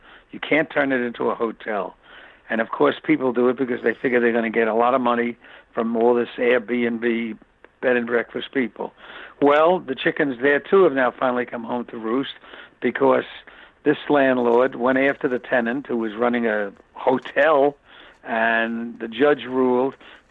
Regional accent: New York, United States; And I'm very proud to tell you, as a New Yorker, they weren't buying it.

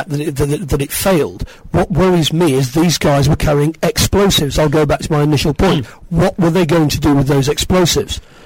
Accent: United Kingdom; we are very aware of what happened on 7/7, and as British people, we are very, very disconcerned to get to the bottom of it.

